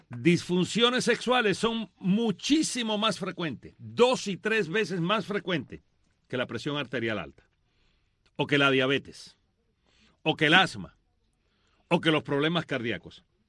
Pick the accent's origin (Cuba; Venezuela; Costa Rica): Cuba; siendo sexólogo y siendo cubano